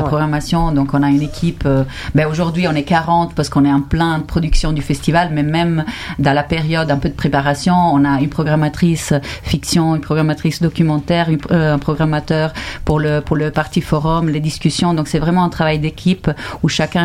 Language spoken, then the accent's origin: French; Switzerland; pour regarder à nous, chez nous en Suisse, mais aussi chez nous en Europe.